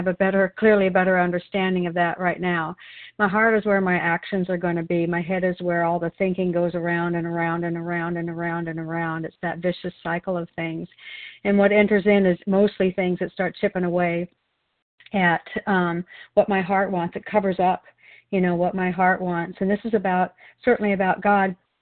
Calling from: Wilsonville, Oregon, United States

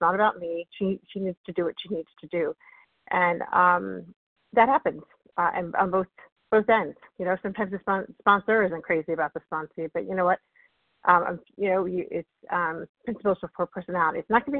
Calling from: Massachusetts, United States; from Massachusetts.

